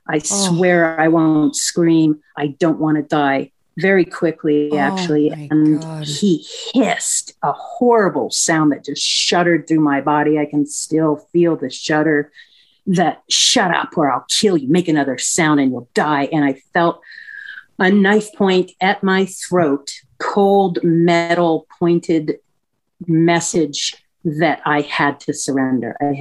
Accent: San Diego, California, United States; Yes, actually, I was originally from San Diego and had moved up to Santa Barbara in January of that year.

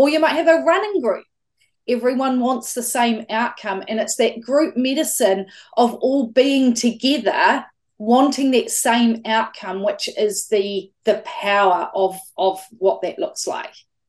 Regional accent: Dannevirke, Manawatū-Whanganui, New Zealand; I grew up in Dannevirke, or just out of Dannevirke on a farm.

